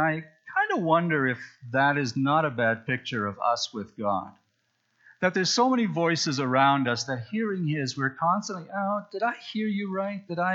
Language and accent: English; Saskatchewan, Canada; When I was a kid, growing up in Saskatchewan